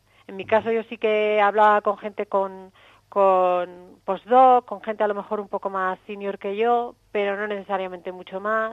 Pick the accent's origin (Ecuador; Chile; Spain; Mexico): Spain; Madrid, Community of Madrid; a Madrid y fue aquí ya donde encontré la siguiente oportunidad. Digamos, fue una vez de vuelta en mi ciudad de origen donde encontré lo siguiente.